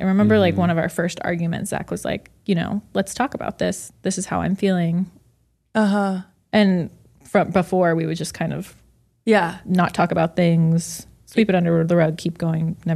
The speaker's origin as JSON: {"language": "English", "region": "California", "country": "United States", "said": "Orange County."}